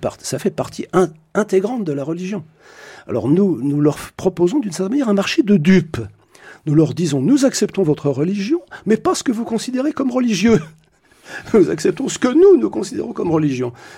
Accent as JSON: {"language": "French", "country": "France", "said": "Je dis, nous autres Françai"}